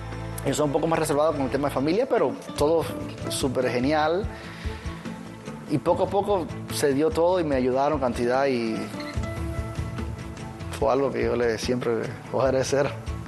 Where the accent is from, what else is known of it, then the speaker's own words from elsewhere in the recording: Cuba; moved away as an adult; now in Qatar; Salí de Cuba en el 2019 y vivo aquí en Qatar.